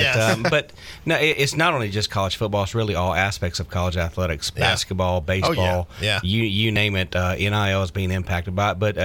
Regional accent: Savannah, Georgia, United States; No, I'm originally from Savannah.

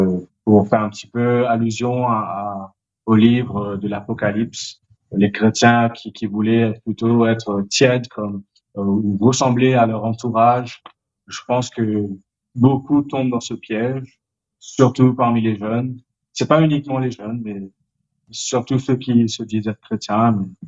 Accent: Mauritius; je pense que en tant que Mauricien, c'est vrai qu'on a beaucoup d'aide

